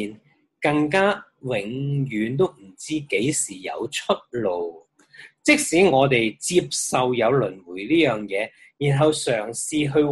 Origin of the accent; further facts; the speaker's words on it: Hong Kong; 当然我们是香港人，本身对海洋呢照计应该有些 feel 的，很近海边的嘛。